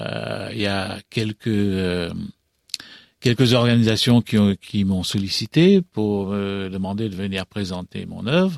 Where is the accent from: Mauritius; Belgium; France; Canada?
Mauritius; now in England; à Maurice d'abord, donc je prenais part à